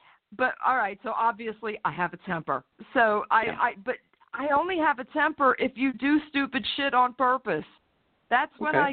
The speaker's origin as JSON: {"language": "English", "region": "New York", "country": "United States", "said": "No, we're in North Carolina. I'm from New York"}